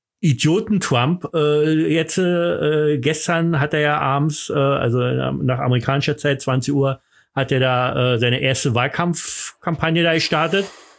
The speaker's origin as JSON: {"language": "German", "region": "East Germany", "country": "Germany", "said": "ich komme aus dem Osten"}